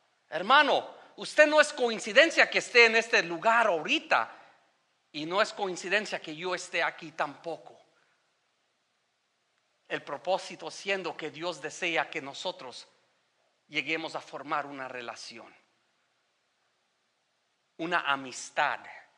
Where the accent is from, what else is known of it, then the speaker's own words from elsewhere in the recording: California, United States; now in Minnesota, United States; aquí en la iglesia de New Hope, yo vine de California. ¿Cuándo pensé que yo iba a estar en Minnesota?